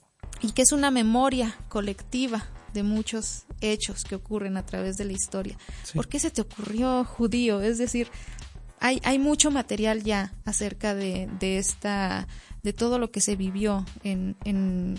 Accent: Mexico; Como mexicanos también creo que evitamos muchísimo los conflictos

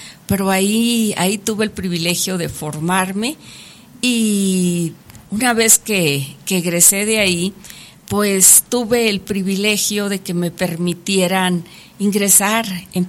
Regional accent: Tayoltita, Durango, Mexico; somos de una tierra hermosísima, de la región minera por excelencia del estado de Durango, que somos orgullosamente de Tayoltita

